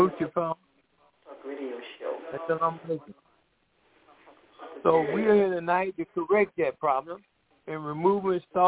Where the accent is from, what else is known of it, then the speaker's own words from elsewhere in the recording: Georgia, United States; I'm from Atlanta, Georgia. I mean, from Cato, Georgia.